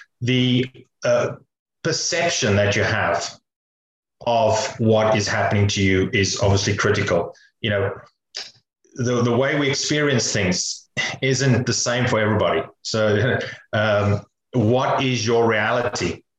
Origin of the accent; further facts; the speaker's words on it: Cape Town, Western Cape, South Africa; Yeah, I grew up in near Cape Town in South Africa, and I had quite a few siblings